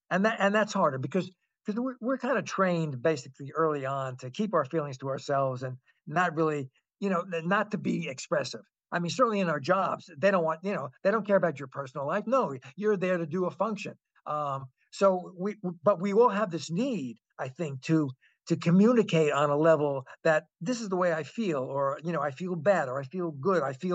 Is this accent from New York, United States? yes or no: yes; Bronx, New York, United States; I'm from New York. I grew up in the Bronx.